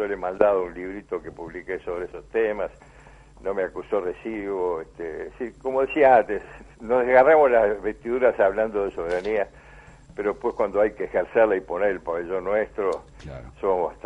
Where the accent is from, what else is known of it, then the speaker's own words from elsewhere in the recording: Uruguay; Pero sobre todo soy uruguayo y tengo que ver las cosas con objetividad.